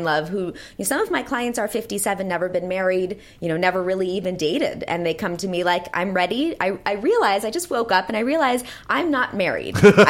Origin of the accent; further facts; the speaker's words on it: Santa Monica, California, United States; I'm from Santa Monica. I was born at St. John's Hospital. I'm as LA as it gets.